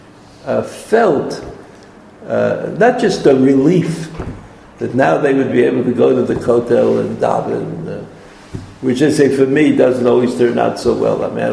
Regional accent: New York, United States; I didn't grow up in America, I grew up in New York.

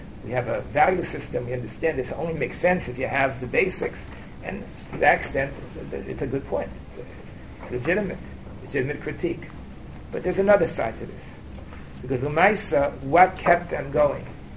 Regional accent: New York City, New York, United States; I remember growing up in the Lower East Side, I used to see Rosh Hashanah going to Tashkach on the river, the East River Drive.

